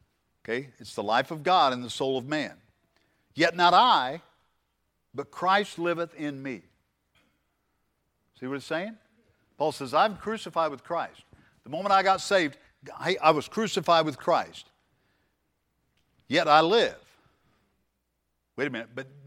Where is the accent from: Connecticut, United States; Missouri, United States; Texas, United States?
Missouri, United States; Yeah, I'm from Missouri. I'm a show me guy, right?